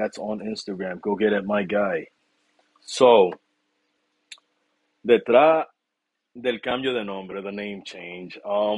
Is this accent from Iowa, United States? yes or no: no; New York, United States; moved away; I told you I'm from New York. New York is the melting pot of everything. You got every culture available down there. That's all I was raised around.